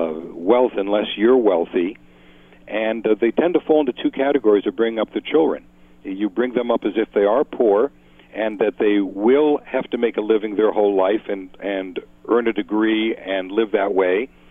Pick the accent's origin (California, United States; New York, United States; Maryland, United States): New York, United States; New York City; But I grew up on Fifth Avenue in New York City, and I went to the same school that the president sent his children to.